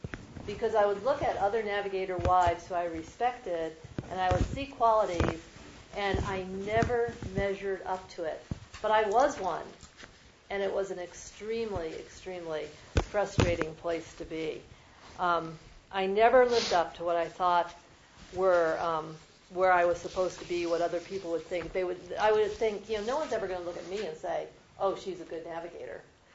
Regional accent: New Jersey, United States; Because see, when I grew up, growing up in New Jersey

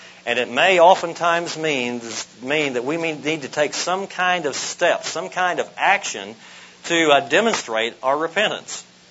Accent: Oklahoma, United States; Now, how I grew up in Oklahoma and became a Cleveland Indians baseball fan, I'll never know, but I did it.

